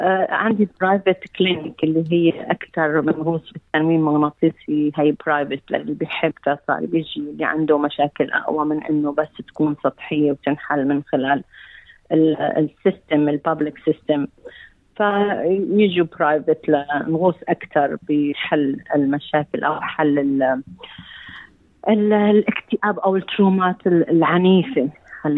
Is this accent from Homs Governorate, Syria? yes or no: no; Aleppo, Aleppo Governorate, Syria; now in Australia; فقررت أرجع لسوريا. أنا من حلب، فرجعت بعد 13 سنة قررت لا بدي أستراليا